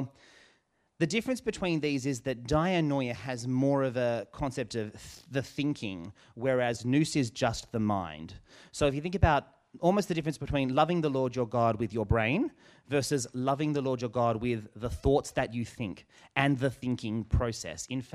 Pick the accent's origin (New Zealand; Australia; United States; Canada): Australia; Western Australia; I am from born and raised in Western Australia, and I recently went over to visit my family after a long time of not being allowed to go.